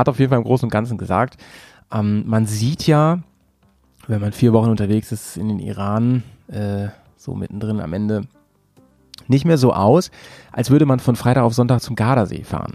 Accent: Northern Germany, Germany; ich kann vor allem natürlich immer nur so über Norden, hier über meine Heimat sprechen

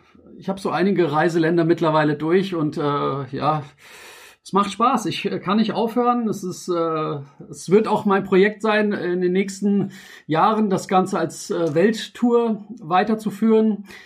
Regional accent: Frankfurt, Hesse, Germany; ich bin ja ursprünglich aus Kroatien oder meine Eltern, ich bin ja in Frankfurt und geboren und aufgewachsen.

